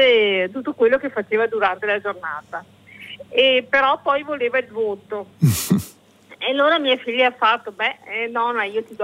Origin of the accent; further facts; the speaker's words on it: Veneto, Italy; prima era la classica donna, diciamo, veneta, perché noi siamo veneti